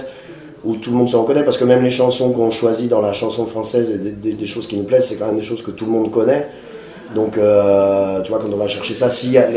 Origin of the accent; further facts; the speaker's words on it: Albi, Occitanie, France; soit en allant au Pays Basque ou alors ils venaient chez nous à Albi, quoi.